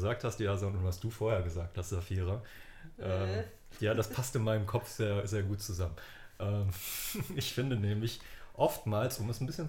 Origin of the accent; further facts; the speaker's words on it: North Rhine-Westphalia, Germany; Ja, ich bin aus dem Ruhrpott, so, das ist meine Ausrede jetzt gerade.